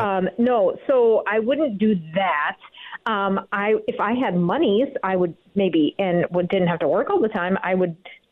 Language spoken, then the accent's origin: English; Ohio, United States; now in Twin Cities, United States